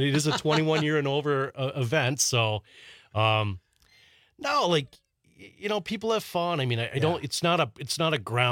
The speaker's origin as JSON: {"language": "English", "region": "Minnesota", "country": "United States", "said": "I'm from Minnesota, not as old fashions are there, but not quite like Wisconsin."}